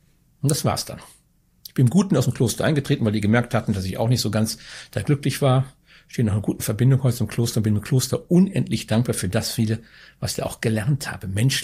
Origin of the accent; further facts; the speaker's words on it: North Rhine-Westphalia, Germany; immer die Pendelei zwischen Niederaltaich und meinem Heimatort in Ostwestfalen, das möchte ich nicht.